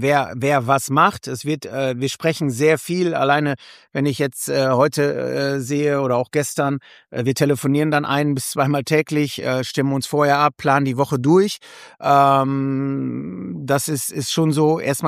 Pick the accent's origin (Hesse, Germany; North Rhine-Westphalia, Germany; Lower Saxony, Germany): North Rhine-Westphalia, Germany; Hopsten; Er kommt aus Hobsten, ich komm aus Hobsten.